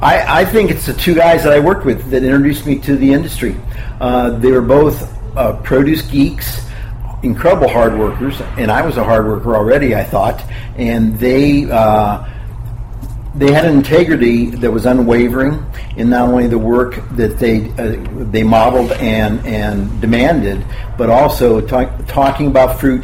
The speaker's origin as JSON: {"language": "English", "region": "Ohio", "country": "United States", "lives_now": "California, United States", "said": "When I came out from Ohio, I was interested in my diet and you know, understanding I was a vegetarian for a while."}